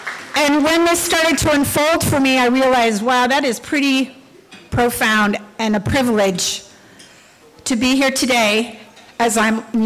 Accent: North Hollywood, California, United States; I grew up in North Hollywood in the 1960s and 70s. We were a solidly middle-class family.

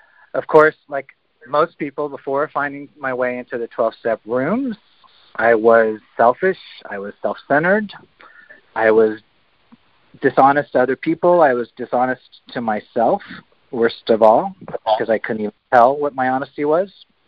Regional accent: Los Angeles, California, United States; and I'm from Los Angeles.

